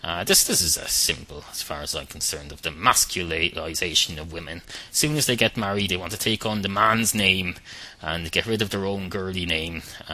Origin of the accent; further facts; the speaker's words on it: Ireland; my responsibility as an Irish citizen